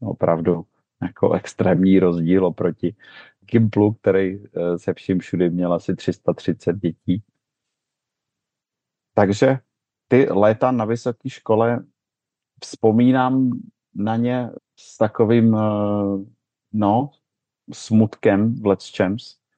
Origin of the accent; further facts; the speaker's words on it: Vysočina Region, Czechia; Vyrůstal jsem na Vysočině, v malé vesničce u Telče a chodil jsem do Telče na gympl